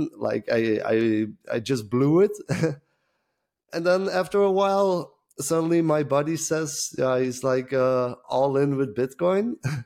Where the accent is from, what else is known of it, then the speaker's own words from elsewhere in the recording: Belgium; due to certain circumstances, I had to go back to my home country.